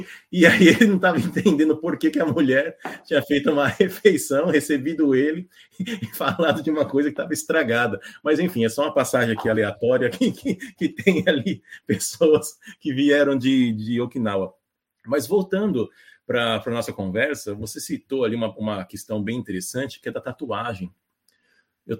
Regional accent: São Paulo, Brazil; Eu sou da região norte de São Paulo, de um bairro chamado Imirim.

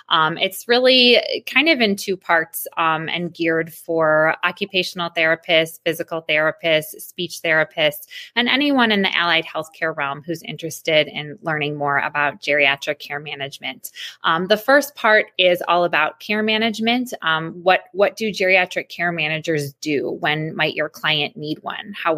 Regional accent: Glenview, Illinois, United States; I'm from Glenview, Illinois, which is just north of Chicago. I've lived here most of my life, and I'm happy to be having my adulthood here as well after being raised here.

